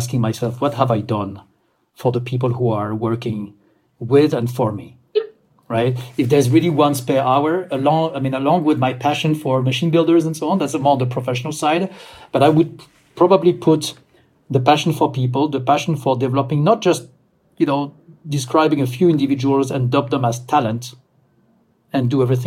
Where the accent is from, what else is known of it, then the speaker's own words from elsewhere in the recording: France; my home country, which is France.